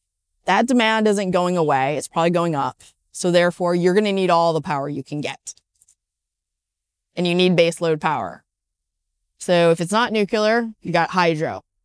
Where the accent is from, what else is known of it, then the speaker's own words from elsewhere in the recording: Detroit, Michigan, United States; I came from Detroit. I have a lot of car analogies.